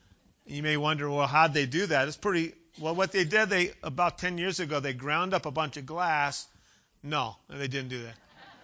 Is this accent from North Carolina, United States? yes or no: no; Ukiah, California, United States; I grew up in Ukiah. I grew up in Mendocino County, five generations there.